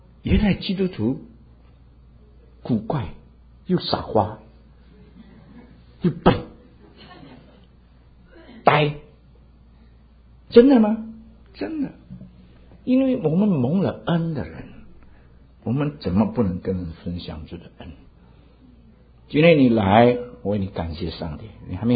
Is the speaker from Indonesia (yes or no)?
yes; Indonesia; now in United States; 我也是在印尼长大的，所以呢，因为海外孤儿嘛